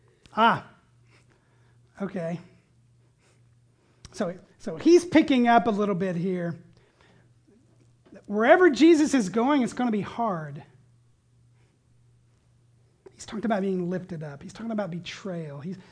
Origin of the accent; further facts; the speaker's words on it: the South, United States; And Peter, if I may speak as a Southerner, God bless him.